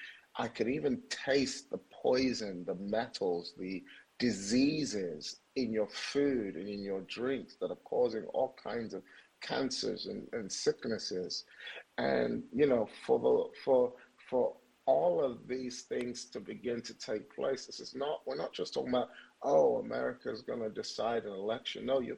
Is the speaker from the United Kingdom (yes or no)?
yes; United Kingdom; moved away as an adult; now in United States; I'm from the United Kingdom. When I came to the US with my wife